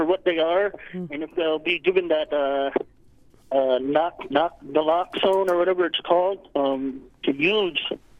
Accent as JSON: {"language": "English", "town": "Minto", "region": "Alaska", "country": "United States", "said": "I'm from Minto, and we're on a road system. We're a small village on the road system."}